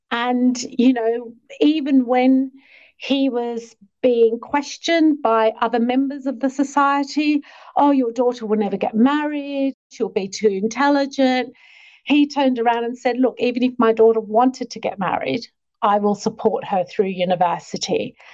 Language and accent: English; Australia; Yeah, so I'm actually Australian from Italian heritage. So bit of a whirlwind there. My family migrated from Italy to Australia back in the 50s and 60s.